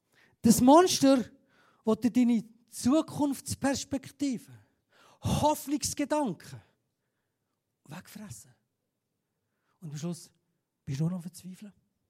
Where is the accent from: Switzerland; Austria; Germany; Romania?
Switzerland; Wir sind ja Schweizer.